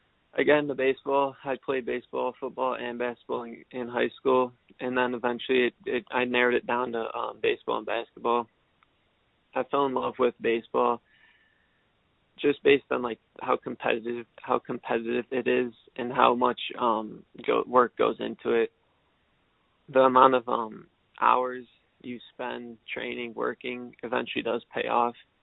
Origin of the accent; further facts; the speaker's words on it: Illinois, United States; And the family is all close. We're all from Illinois.